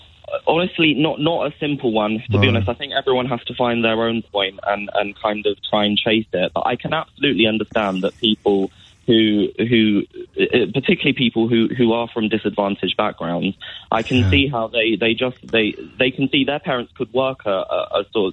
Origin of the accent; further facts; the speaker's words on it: London, United Kingdom; I graduated in July, and I grew up in East London.